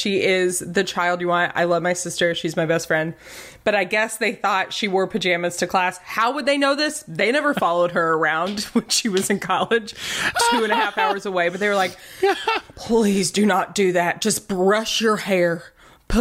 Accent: Hazard, Kentucky, United States; My hometown has a very famous building. It's been featured on Oprah, as I shared with you guys, called the Mother Goose. It is a home shaped like a goose.

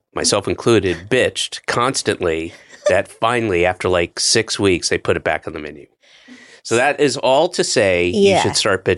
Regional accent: Georgia, United States; When I was a kid, I grew up in Georgia.

